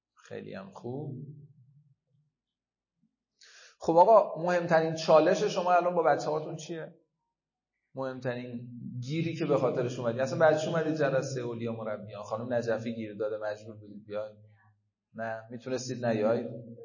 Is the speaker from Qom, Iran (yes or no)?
yes; Qom, Iran; اهل قم هستم.